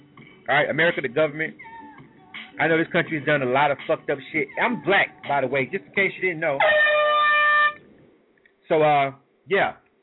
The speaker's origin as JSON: {"language": "English", "country": "United States", "said": "I'm an American, by the way. I don't know if you knew that. Because I'm black doesn't mean I'm not an American."}